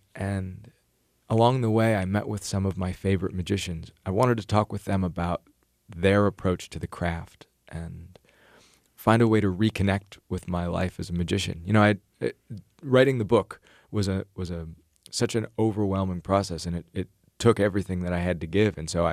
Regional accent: Ames, Iowa, United States; I grew up in Ames. But even a town the size of Ames has enough light pollution to totally wash out the night sky.

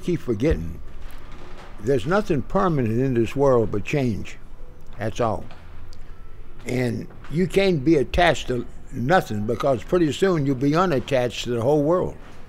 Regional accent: Houston, Texas, United States; But my wife liked it in town, and I was from Houston, and I was making a living at it, you know.

